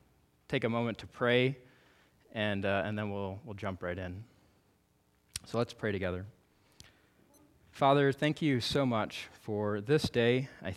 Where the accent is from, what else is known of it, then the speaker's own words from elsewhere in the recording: Florida, United States; now in Boston, United States; which means I live in Boston right now with my wife and three children. I have three little boys. I was from Florida before that.